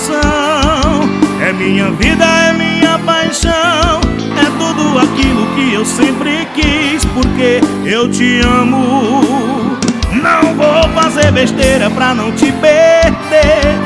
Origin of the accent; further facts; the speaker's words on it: Buriti Bravo, Maranhão, Brazil; Um abração pra galera lá da minha terra, Buriti Bravo, Maranhão.